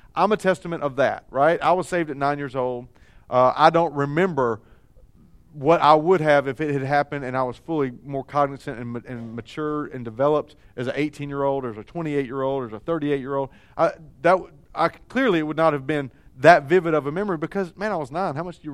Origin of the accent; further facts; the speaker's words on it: Oklahoma, United States; growing up in the South, you know, and I don't know if Oklahoma officially qualifies by the Mason-Dixon line measurements or those types of things